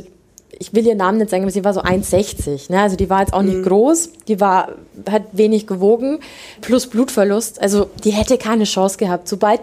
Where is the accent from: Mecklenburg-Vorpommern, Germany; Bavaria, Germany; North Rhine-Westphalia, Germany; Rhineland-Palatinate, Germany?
Bavaria, Germany; ich komme aus Niederbayern, da ist ja, weißt du, da fährst du über Stock und Stein und über Felder.